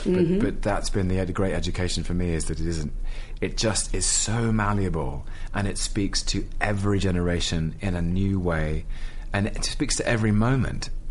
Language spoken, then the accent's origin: English; London, United Kingdom; I'm being mean about London, but I can because I'm a Londoner.